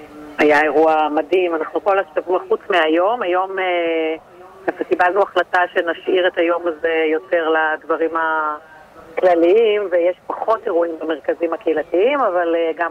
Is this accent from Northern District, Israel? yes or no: yes; Afikim, Northern District, Israel; אני מקיבוץ אפיקים, בעמק הירדן, ליד הכינרת.